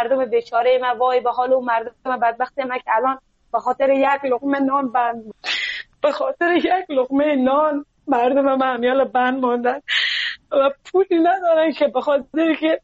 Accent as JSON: {"language": "Persian", "country": "Afghanistan", "lives_now": "Iran", "said": "گفتم از افغانستان هستم."}